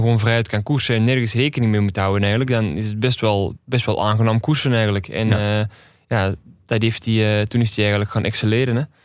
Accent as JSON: {"language": "Dutch", "town": "Amsterdam", "region": "North Holland", "country": "Netherlands", "said": "als echte Amsterdammer"}